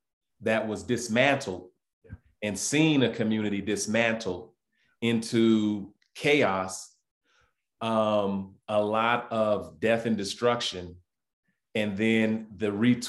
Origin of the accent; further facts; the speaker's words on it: Denver, Colorado, United States; Usually when I travel, most folks always say, they say, where are you from? I say, DC. And they say, oh, Chocolate City. And I say, no, Denver, Colorado. They say, you mean they're Black folks in Denver?